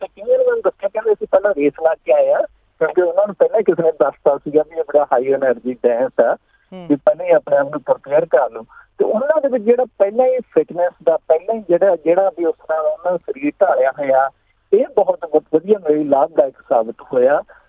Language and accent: Punjabi; Siar, Punjab, India; now in Canada; ਪੰਜਾਬ ਤੋਂ ਜੀ। ਮੈਂ ਪਿੰਡ ਸਿਆੜ ਜਿਹੜਾ ਜ਼ਿਲ੍ਹਾ ਲੁਧਿਆਣੇ ਦੇ ਵਿੱਚ ਪੈਂਦਾ ਜੀ, ਉੱਥੋਂ ਦਾ ਮੈਂ ਜੰਮਪਲ ਹਾਂ।